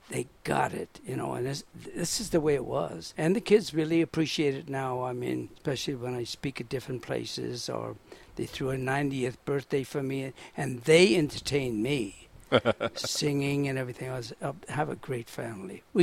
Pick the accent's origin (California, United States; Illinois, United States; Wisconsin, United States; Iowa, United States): California, United States; San Francisco; born there; I was born in San Francisco, and the various children were born in various states going across.